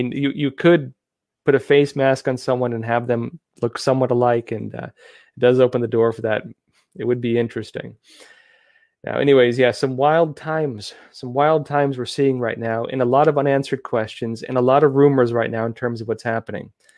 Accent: San Diego, California, United States; again, I'm from San Diego originally, family in Riverside.

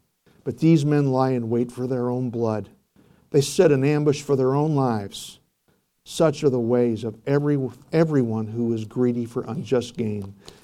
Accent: Palatine, Illinois, United States; And I was from Palatine, Illinois.

